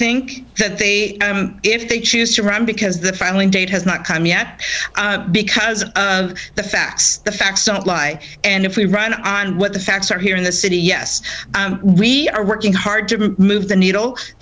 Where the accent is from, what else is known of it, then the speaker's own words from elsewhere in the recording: San Francisco, California, United States; and I say San Francisco, that's my hometown. I love it, but we need to avoid going there.